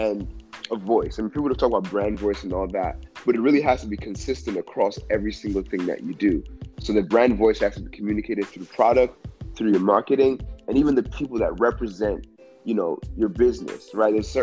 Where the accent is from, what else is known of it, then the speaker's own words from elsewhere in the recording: Nigeria; born there; Born and raised in Nigeria, grew up here.